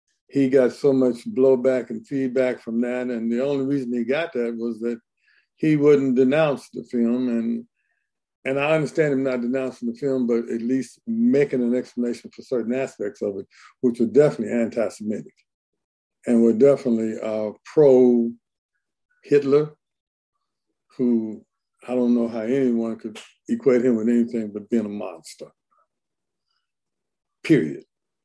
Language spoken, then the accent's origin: English; Oklahoma, United States; When I grew up in Oklahoma in the 50s and 60s, we had a complete Democratic government.